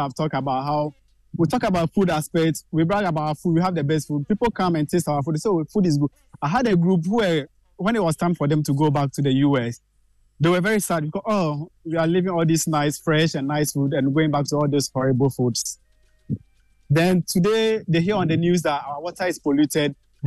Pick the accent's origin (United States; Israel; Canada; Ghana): Ghana; Tapa Butuase, Oti; where I grew up in Tapa Butuase in Oti region